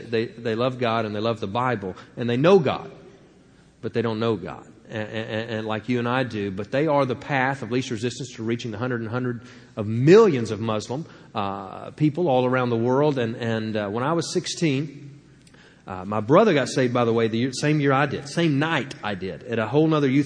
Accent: Louisiana, United States; And we grew up in Louisiana, and people have asked me since 9/11, how are you treated because of your dark hair and dark skin and dark eyes

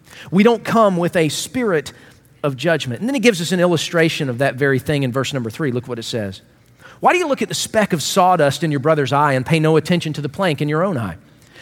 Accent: Georgia, United States; But you know, I'm from Georgia, not Babylon.

